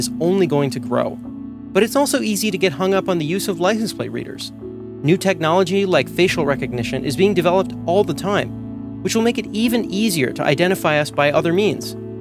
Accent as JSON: {"language": "English", "town": "Santa Monica", "region": "California", "country": "United States", "tie": "born or raised there", "lives_now": "Oakland, United States", "said": "my hometown of Santa Monica, California"}